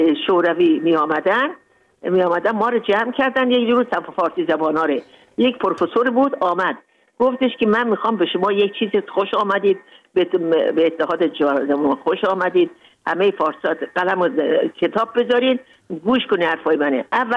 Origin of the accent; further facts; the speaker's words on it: Mashhad, Razavi Khorasan, Iran; also born or lived in Moscow; now in Tajikistan; بزرگ شدم در مشهد، در مشهد درس خوندم، بزرگ شدم.